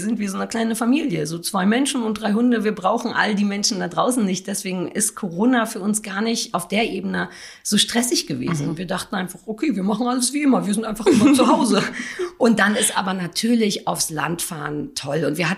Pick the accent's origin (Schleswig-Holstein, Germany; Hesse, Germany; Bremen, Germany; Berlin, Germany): Berlin, Germany; weil ich bin auch wirklich in Berlin-Mitte groß geworden. Also unterm Fernsehturm habe ich als Kind rumgehangen. Meine Schule war 100 Meter vom Fernsehturm entfernt, also mittiger geht's gar nicht.